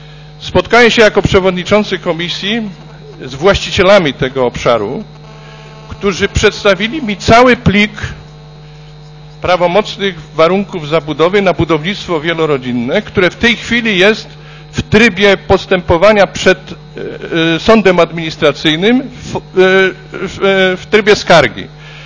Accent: Poznań, Greater Poland Voivodeship, Poland; Ja jako Poznaniak od wielu pokoleń jestem w sposób szczególny związany z takimi miejscami, kultowymi miejscami jak Sołacz w Poznaniu

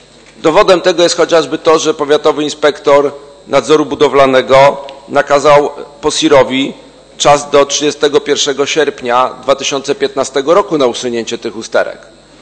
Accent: Poznań, Greater Poland Voivodeship, Poland; jako prezydent miasta, ale także jako poznaniak, jestem dumny z poznańskiego stadionu.

